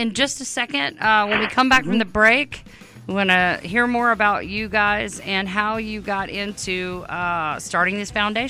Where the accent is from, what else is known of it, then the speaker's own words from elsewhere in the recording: Louisiana, United States; But I'm from Louisiana.